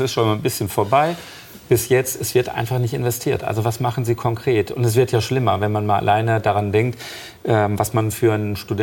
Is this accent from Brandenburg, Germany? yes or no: no; Essen, North Rhine-Westphalia, Germany; nächste Woche, in meiner Heimatstadt im Übrigen. Da, wo ich auch noch wohne